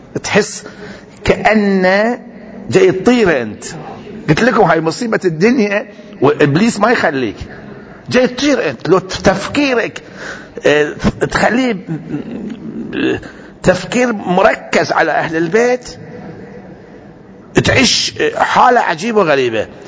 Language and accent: Arabic; Karbala, Karbala Governorate, Iraq; إحنا من كربلاء جهة عون